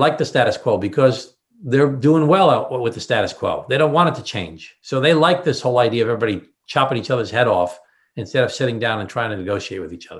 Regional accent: Glen Cove, New York, United States; I've been dealing with the issue of newcomers from Central and South America in my hometown of Glen Cove back to when I was mayor of Glen Cove in 1994.

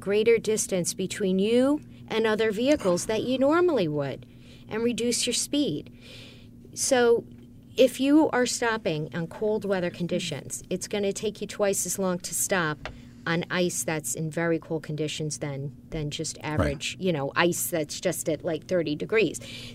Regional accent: Buffalo, New York, United States; I'm from Buffalo, so I'm going to do it myself.

